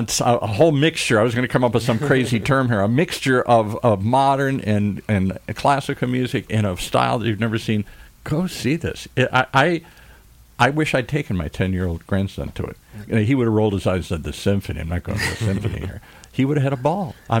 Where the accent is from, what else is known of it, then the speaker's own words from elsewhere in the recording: Detroit, Michigan, United States; I'm from Detroit.